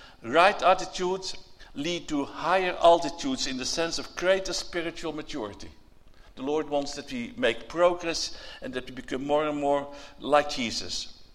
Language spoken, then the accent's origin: English; Haarlem, North Holland, Netherlands; I come from Haarlem in Holland. The town of Corrie ten Boom.